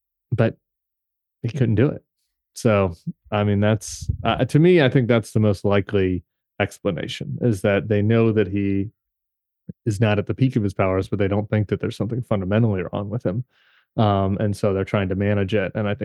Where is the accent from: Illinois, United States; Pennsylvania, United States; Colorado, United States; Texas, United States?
Colorado, United States; if I'm going to go skiing with my dad this winter, I'm from Colorado